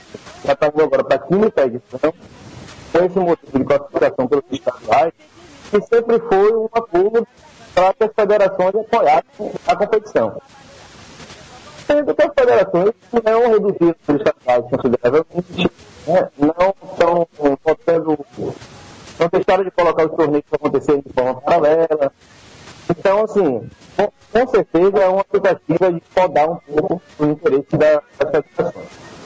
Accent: Northeast Region, Brazil; para além de ser brasileiro, também somos nordestinos

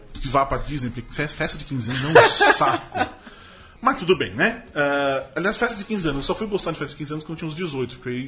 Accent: Brazil; Ah, sou brasileiro, sou, tá.

